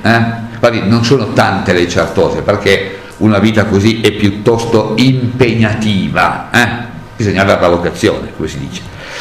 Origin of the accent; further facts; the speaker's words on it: Morozzo, Piedmont, Italy; io sono di Morozzo